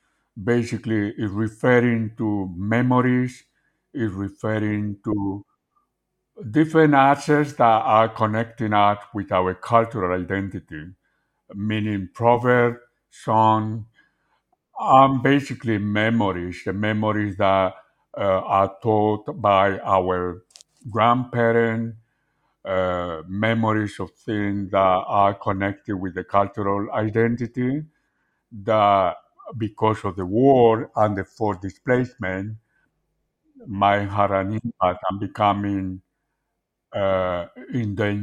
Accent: Spain; now in London, United Kingdom; I'm originally from Spain.

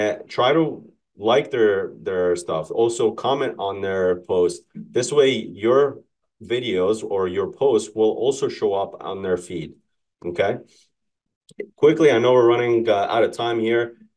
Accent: New Jersey, United States; so again, you guys know I'm from New Jersey.

